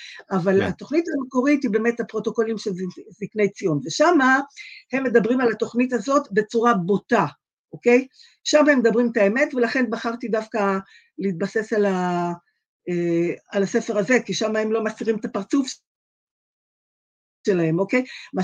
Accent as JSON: {"language": "Hebrew", "town": "Haifa", "region": "Haifa District", "country": "Israel", "lives_now": "Jerusalem, Israel", "said": "והייתי חיפאית לשעבר, היום אני ירושלמית מזה כבר 26-27 שנים, משהו כזה"}